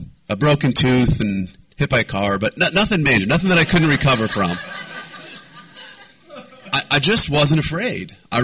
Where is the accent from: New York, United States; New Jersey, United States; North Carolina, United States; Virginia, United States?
New York, United States; I moved back home. I'm from New York as well.